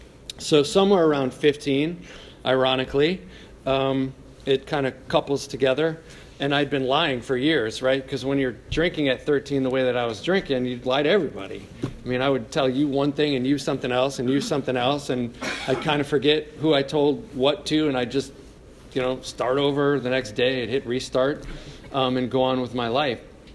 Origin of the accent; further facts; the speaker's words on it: Cleveland Heights, Ohio, United States; I grew up in Cleveland Heights